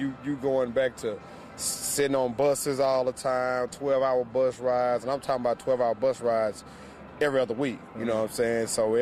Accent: Houston, Texas, United States; I'm from Houston, Texas.

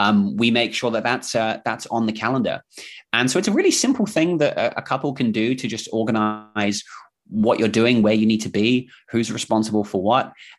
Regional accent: England, United Kingdom; accent: mix of English and Kiwi New Zealand accent; now in New Zealand; I'm actually from England, from the UK, but I moved here with my family about 15 years ago. So if you're wondering what is this accent, it's sort of a mix of English slash Kiwi New Zealand accent.

